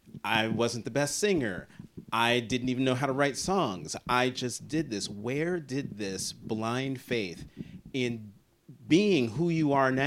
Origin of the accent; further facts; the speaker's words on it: Hazlet, New Jersey, United States; also born or lived in Newark; But no, I was born in Newark, but we left Newark and moved to Hazlitt, New Jersey, Monmouth Co